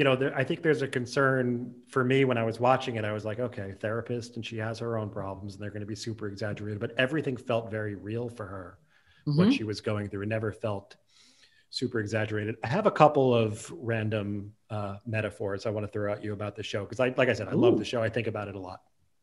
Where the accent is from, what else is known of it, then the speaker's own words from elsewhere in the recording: New York City, New York, United States; Even though I'm from New York City. But my mom raised me.